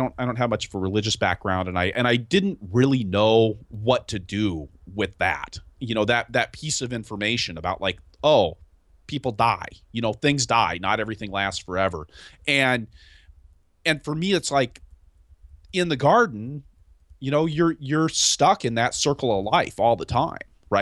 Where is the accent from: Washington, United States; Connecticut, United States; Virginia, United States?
Washington, United States; Seattle; So I actually grew up in the city. I grew up in Seattle.